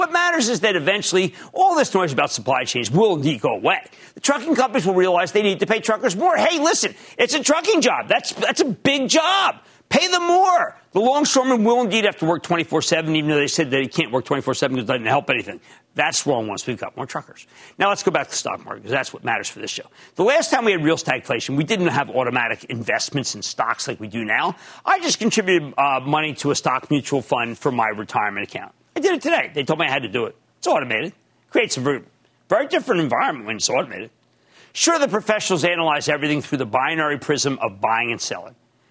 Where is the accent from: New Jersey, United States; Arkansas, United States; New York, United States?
New Jersey, United States; my home state of New Jersey